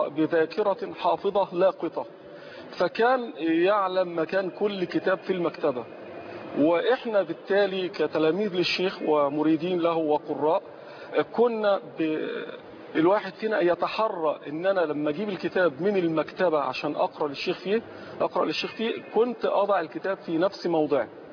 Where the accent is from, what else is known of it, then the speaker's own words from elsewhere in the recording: Cairo, Cairo Governorate, Egypt; كنت طفلا صغيرا يعني وأنا ابن 4 سنين وأنا من مواليد حي حدائق القبة